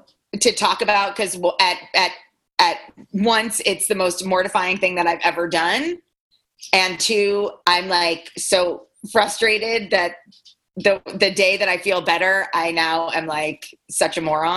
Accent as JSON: {"language": "English", "town": "New York City", "region": "New York", "country": "United States", "tie": "born or raised there", "said": "I didn't grow up on Avenue B, but I grew up on Lexington Avenue and 90th Street, and I used to put on these things all the time."}